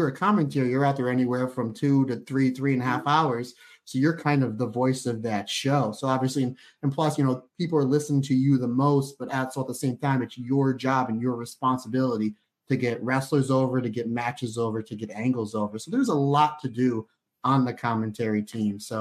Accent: Northeast, United States; Because again, I grew up in the Northeast, so WWF, WWE was king.

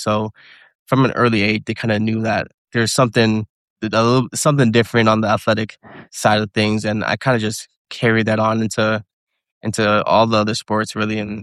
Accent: Canada; you know, as a Canadian especially, you don't have too much time.

